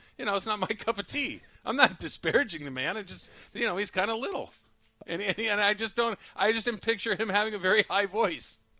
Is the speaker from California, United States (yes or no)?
yes; Arcadia, California, United States; when I was a kid, mm-hmm. and growing up in Arcadia, and when the Lakers were winning all those championships in the 1980s